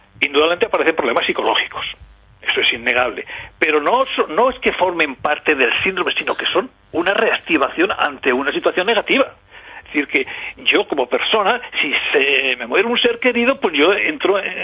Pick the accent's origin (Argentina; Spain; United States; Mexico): Spain; Castile and León; now in Málaga, Spain; Soy castellano viejo, pero bueno. Pues... Llevo aquí 40 años y sin el acento no lo he pillado.